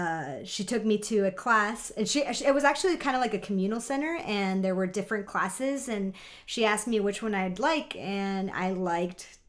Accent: San Miguel de Allende, Guanajuato, Mexico; moved away as an adult; also born or lived in Dallas, United States; now in California, United States; I was born in Dallas, Texas, and I grew up in San Miguel de Allende, Guanajuato, in Mexico. Back in 2011, I moved to California, and I began my career.

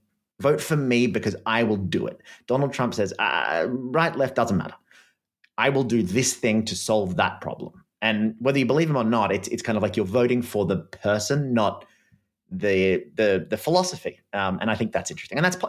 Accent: United States; I'm pro-Israel because, I'm American.

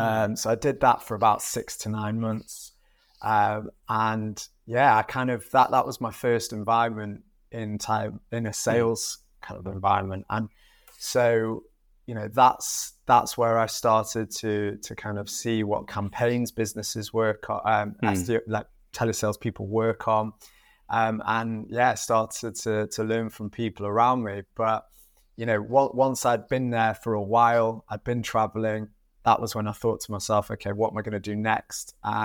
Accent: Manchester, North West England, United Kingdom; now in London, United Kingdom; I live in North London. I'm originally from Manchester

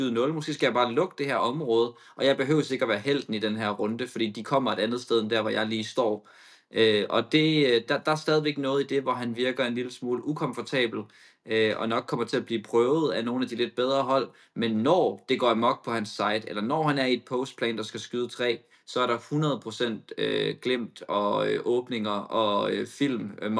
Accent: Copenhagen, Capital Region, Denmark; Jeg er fra Copenhagen.

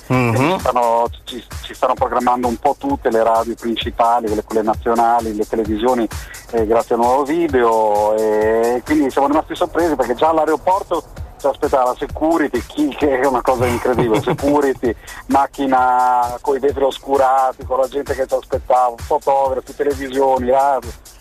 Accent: Rimini, Emilia-Romagna, Italy; noi siamo di Rimini, Riccione, quindi la Riviera Adriatica

